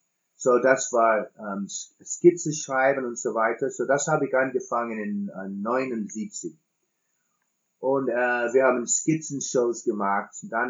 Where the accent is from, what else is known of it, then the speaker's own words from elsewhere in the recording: United States; German is a second language; Ich bin Amerikaner, aber bin mehr Mensch als Amerikaner.